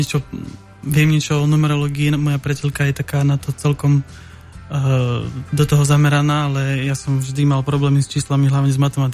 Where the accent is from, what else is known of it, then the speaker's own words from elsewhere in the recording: Martin, Žilina Region, Slovakia; Ja som úplne presne z Martina.